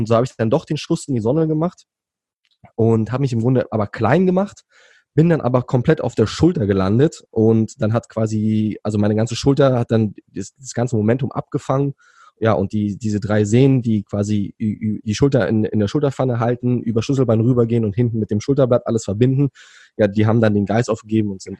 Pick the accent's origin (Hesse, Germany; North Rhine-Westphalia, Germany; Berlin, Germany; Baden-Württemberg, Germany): Berlin, Germany; also born or lived in Thailand; ich auch eine Zeit lang in Thailand gelebt habe, beziehungsweise eine lange Zeit lang in Thailand gelebt habe zwischendurch und auch ein bisschen die Welt bereist habe. Aber ich komme aus Berlin und aktuell auch in Berlin.